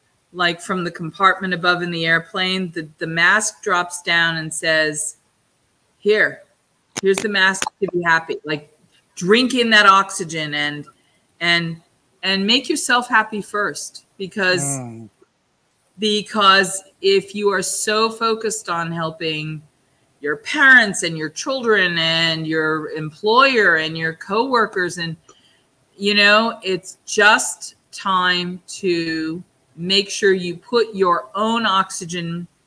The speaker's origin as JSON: {"language": "English", "town": "Boston", "region": "Massachusetts", "country": "United States", "tie": "born or raised there", "said": "I grew up in Boston, which is not the most glamorous place in the world."}